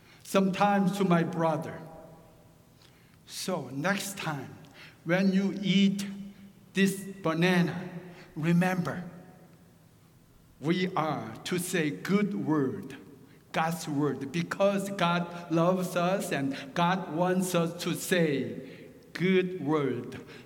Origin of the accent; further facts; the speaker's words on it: South Korea; accent: Korean; first language Korean; English is a second language; Okay, otherwise I can preach in Korean. I can do much better. Korean is my mother tongue, and I can preach with full confidence.